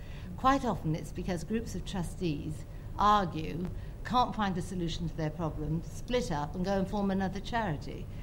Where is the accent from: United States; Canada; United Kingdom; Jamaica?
United Kingdom; being British, we were very passionate about what we did